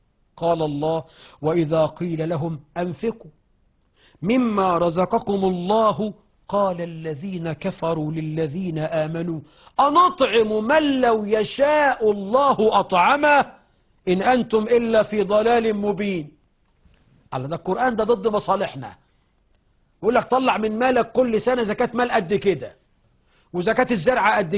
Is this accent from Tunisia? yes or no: no; Egypt; في مثل عندنا في مصر سمعته يجي من 15-20 سنة